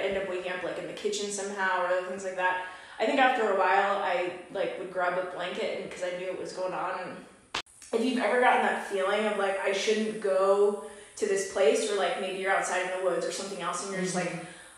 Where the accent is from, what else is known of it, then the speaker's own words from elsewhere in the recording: Dover, New Jersey, United States; So my first one is that for those who don't know, I grew up in Dover, New Jersey, like an hour outside of New York City. And I grew up in a haunted house.